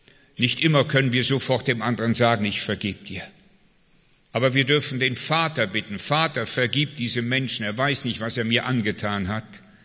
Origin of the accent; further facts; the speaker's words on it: Wiehl, North Rhine-Westphalia, Germany; ich bin in Wiel groß geworden, im Oberbergischen